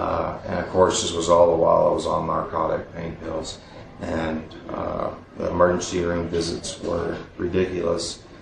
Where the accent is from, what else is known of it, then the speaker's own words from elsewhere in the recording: New Mexico, United States; I was kind of from New Mexico area, went to school up here